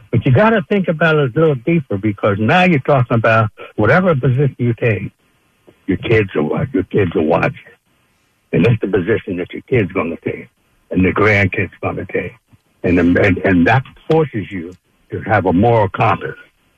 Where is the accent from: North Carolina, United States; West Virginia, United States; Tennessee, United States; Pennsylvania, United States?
Pennsylvania, United States; Chester; I mean, first of all, I grew up in Chester, see, so you know, right down the street from you.